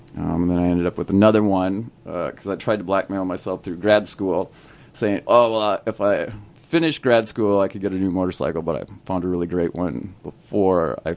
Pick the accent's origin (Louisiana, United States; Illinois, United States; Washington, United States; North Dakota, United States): North Dakota, United States; You know, I grew up in North Dakota, and so the country kids were lucky because they could get their driver's license at 14